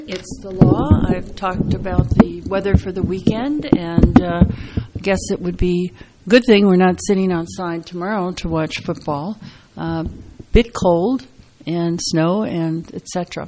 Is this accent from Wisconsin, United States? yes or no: yes; Wisconsin, United States; maybe that's because I grew up in Wisconsin, we always kept an extra coat in the car or truck